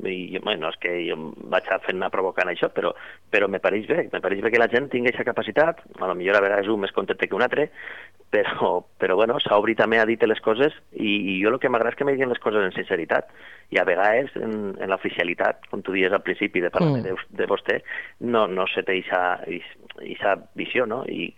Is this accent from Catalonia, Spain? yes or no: no; Vila-real, Valencian Community, Spain